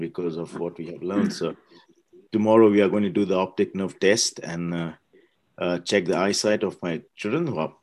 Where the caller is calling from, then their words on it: Switzerland; I'm connected from Switzerland.